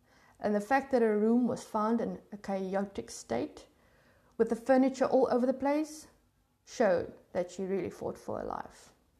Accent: South Africa; first language Afrikaans; English is a second language; I am from South Africa. Obviously, my home language is Afrikaans and English is second, meaning I basically never speak English at home, except for on my posts.

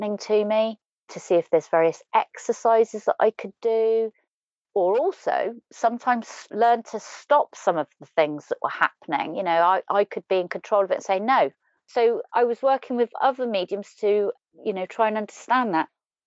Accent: Exmouth, South West England, United Kingdom; also born or lived in Los Angeles; some of my friends from my hometown in Exmouth at the time had gone over there to live.

